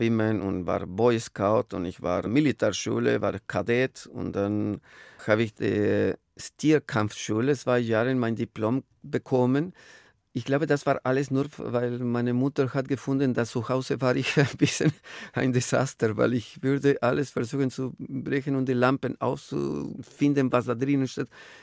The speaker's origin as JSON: {"language": "German", "town": "Guadalajara", "region": "Jalisco", "country": "Mexico", "tie": "born there", "second_language": "German", "said": "Ich bin geboren in Mexiko, in der Stadt Guadalajara. Kleine Stadt, aber hat schon 10 Millionen in der Provinz."}